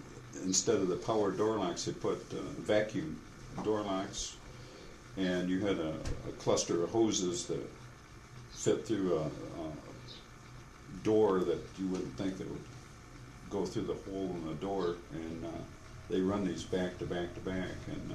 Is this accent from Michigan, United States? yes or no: yes; Lakeview, Michigan, United States; also born or lived in Blanchard / Edmore; I was born in Lakeview, Michigan. Kelsey Memorial Hospital. I was delivered by Dr. Kelsey himself. From there, I went to school at Lakeview, kindergarten. We moved to Blanchard and went to school there, second grade.